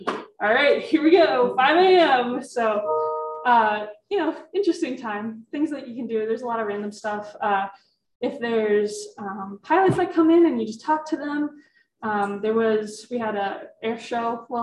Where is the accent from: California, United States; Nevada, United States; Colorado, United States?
Colorado, United States; Denver; I'm from Denver myself, so I thought North Dakota was just flat.